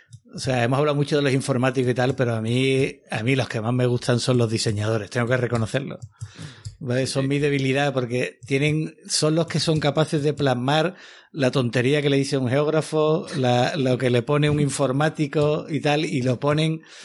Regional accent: Seville, Andalusia, Spain; Y yo era scout de pequeño allí en Sevilla

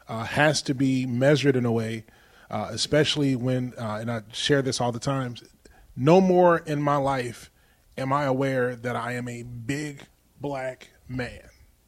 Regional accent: Oakland, California, United States; Growing up in Oakland, I was privileged to grow up around different ethnicities.

